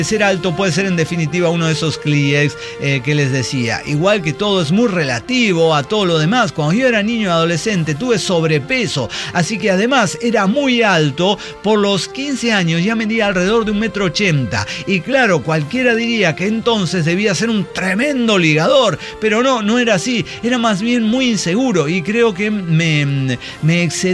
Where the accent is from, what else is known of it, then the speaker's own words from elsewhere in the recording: San Luis Potosí, Mexico; Y pero ya saben, soy de San Luis Potosí, entonces claro, como que, sí.